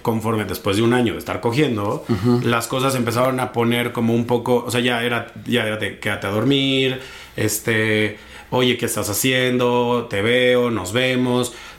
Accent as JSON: {"language": "Spanish", "region": "Querétaro", "country": "Mexico", "said": "Yo vengo de Querétaro, ¿no? Entonces, es una ciudad súper conservadora, como muy cerrada."}